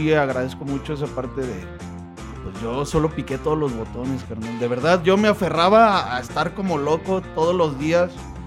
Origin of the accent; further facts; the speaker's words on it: Nayarit, Mexico; Soy de Nayarit.